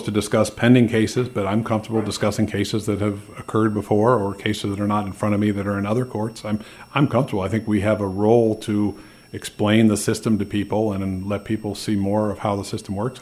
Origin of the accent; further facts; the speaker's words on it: Ohio, United States; From somebody that did not want to live in Ohio, I grew up in Ohio and I left and swore I'd never come back.